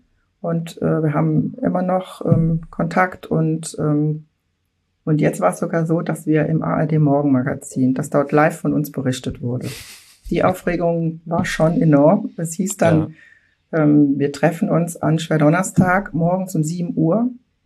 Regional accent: Mülheim-Kärlich, Rhineland-Palatinate, Germany; born or raised there

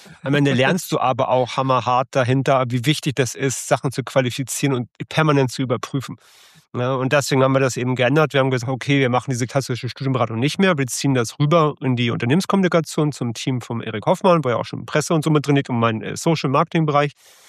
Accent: Hamburg, Germany; Ich komme aus Hamburg.

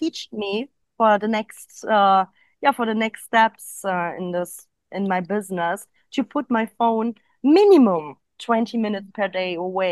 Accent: Kyrgyzstan; English is a second language; She lives in Kyrgyzstan in my home country

